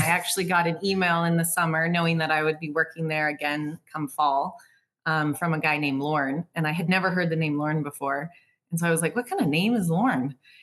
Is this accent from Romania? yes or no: no; Vancouver, British Columbia, Canada; moved away as an adult; I grew up in Vancouver, same thing, kind of boring upbringing, but I have two amazing parents.